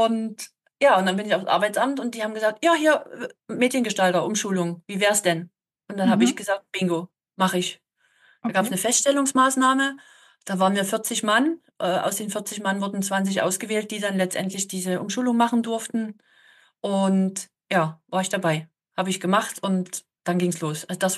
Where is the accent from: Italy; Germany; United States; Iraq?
Germany; born there; ich bin in der DDR geboren, ich bin Wendekind.